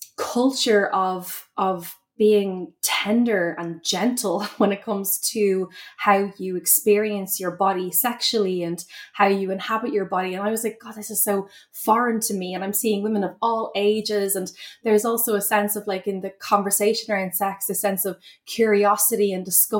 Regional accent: Ireland; moved away as an adult; now in San Francisco, United States; I basically started this, I suppose, officially in my early 20s when I moved from Ireland to San Francisco. So I was living in California

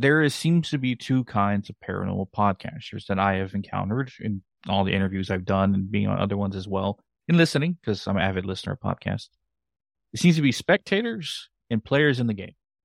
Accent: San Antonio, Texas, United States; now in North Carolina, United States; because I'm originally from Texas myself. I live in North Carolina now, originally from San Antonio, Texas.

